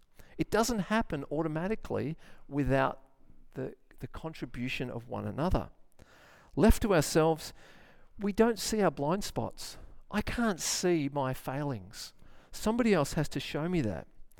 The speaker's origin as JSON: {"language": "English", "region": "New South Wales", "country": "Australia", "said": "I'm from New South Wales. We play another type of football"}